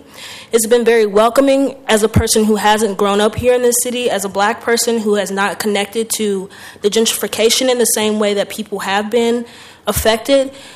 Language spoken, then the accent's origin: English; Indiana, United States; moved away as an adult; I am originally from Indiana. After going to Indiana University about 7 years ago, decided it wasn't the environment for me, and I moved to Washington, D.C.